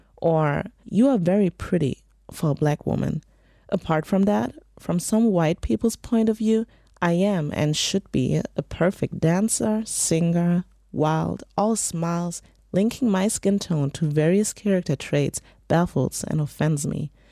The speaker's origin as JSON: {"language": "English", "country": "Germany", "tie": "born or raised there", "said": "in Bonn. My parents are originally from Nigeria, but I was born and bred in Germany. Being a woman and being black in a society that's mostly white"}